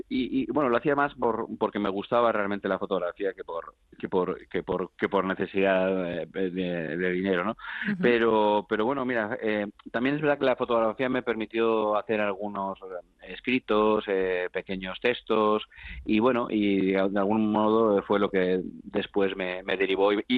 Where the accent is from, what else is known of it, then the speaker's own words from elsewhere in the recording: Portugalete, Basque Country, Spain; also born or lived in Barakaldo; realmente es verdad que nací en Baracaldo porque mi familia vivía allí entonces, incluso fui bautizado allí, así que realmente, y mi carnet de identidad obviamente pone Baracaldo, ¿no? Pero realmente sí que me considero de Portugalete.